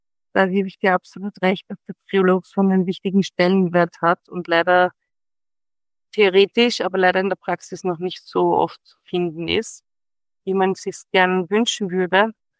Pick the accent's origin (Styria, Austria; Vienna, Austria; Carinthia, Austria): Vienna, Austria; ich als waschechte Wienerin zeige dir dann gern die Plätzchen, die es zu sehen gibt.